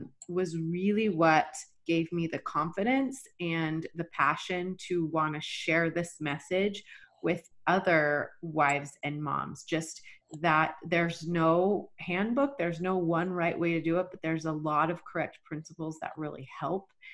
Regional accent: Texas, United States; I, you know, was born and raised in Texas, and my parents divorced when I was 12.

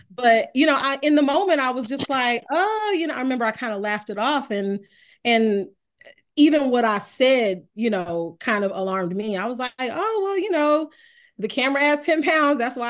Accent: Dayton, Ohio, United States; And I went home. I'm from Dayton, Ohio. I went home

